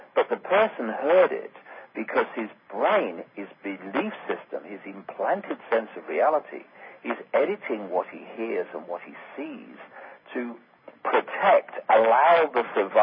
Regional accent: United Kingdom; born there; I have an experience as … who was born in Britain, and if I hadn't been born on some piece of land, I would have drowned. So I was actually born on this piece of land, and they called it Britain at the time

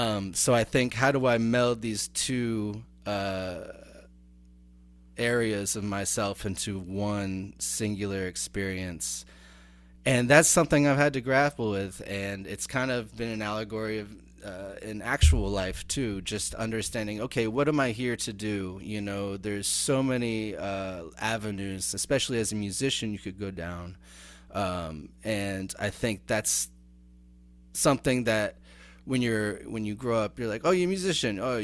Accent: Ohio, United States; moved away; I came from Ohio, the Northlands of Ohio.

